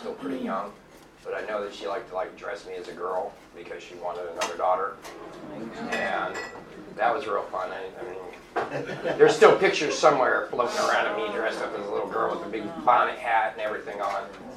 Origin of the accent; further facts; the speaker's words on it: California, United States; born there; I was born in California in 1979.